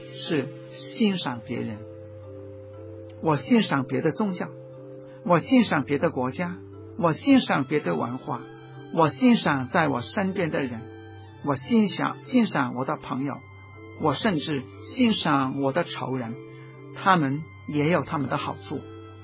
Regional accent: Hong Kong; 我是香港人，我以做香港人自豪，我懂得说中文，说普通话

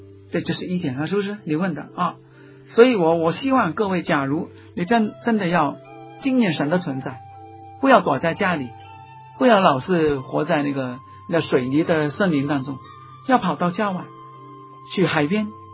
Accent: Tai O, Hong Kong; 我家小的时候，住在大澳那个乡下，那里没有自来水，没有公路，没有电，什么都没有。

